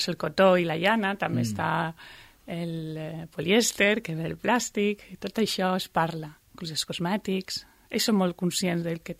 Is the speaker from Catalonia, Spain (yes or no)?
no; Valencian Community, Spain; also born or lived in Balearic Islands; jo soc valenciana i quan vaig arribar a les Illes vas veure aquesta consciència mediambiental molt forta i molt integrada.